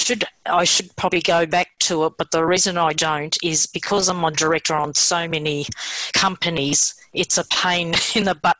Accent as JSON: {"language": "English", "country": "Australia", "tie": "born there", "said": "I was born in Australia. My mother and father came on the boat in the early 60s, as the immigrants did. And my mother's background is she's from Greece on the island of Crete."}